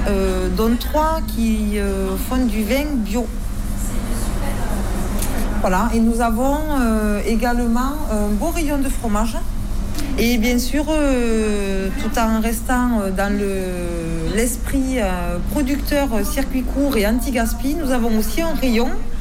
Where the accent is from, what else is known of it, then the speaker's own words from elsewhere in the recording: Saint-Étienne, Auvergne-Rhône-Alpes, France; Donc, moi, déjà, je suis stéphanoise. J'habite à Saint-Étienne depuis plus de 10 ans.